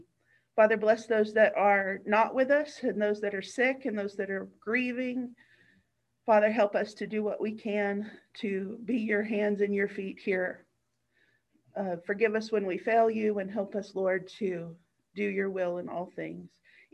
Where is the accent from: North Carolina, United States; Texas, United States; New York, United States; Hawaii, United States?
Texas, United States; Now, I'm from Texas, and this was Virginia, and it was my first time away from home.